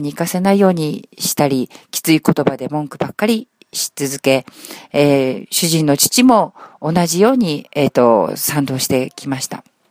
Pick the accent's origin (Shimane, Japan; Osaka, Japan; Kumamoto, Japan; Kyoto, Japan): Kumamoto, Japan; now in Tokyo, Japan; 私は今は東京で生活しておりますが、生まれも育ちも九州の熊本です。